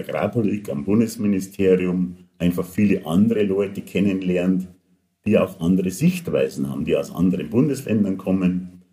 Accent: Bavaria, Germany; Ja, also ich bin geboren in Niederbayern im Landkreis Düngolfing-Landau, aufgewachsen auf einem Bauernhof

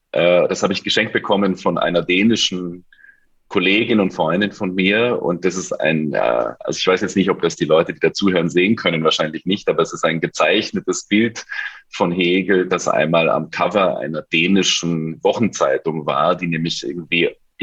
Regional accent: Vienna, Austria; Und ich komme ursprünglich aus Wien und habe mich begonnen, in meiner Jugend für Politik zu interessieren.

